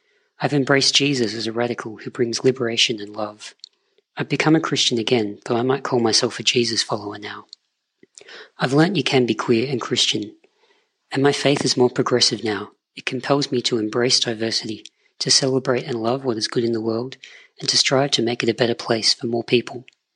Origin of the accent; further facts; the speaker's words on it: Australia; I'm a queer man. I'm Australian